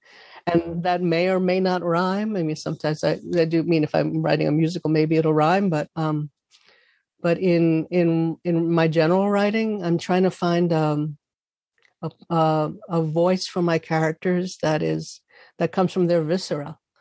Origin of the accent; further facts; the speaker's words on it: South Bronx, New York, United States; because of who I am and where I'm from. I'm from the South Bronx